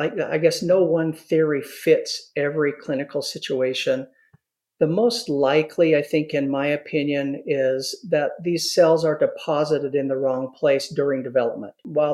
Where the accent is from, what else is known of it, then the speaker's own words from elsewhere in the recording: Utah, United States; I'm actually a Utah native, born and raised in Utah.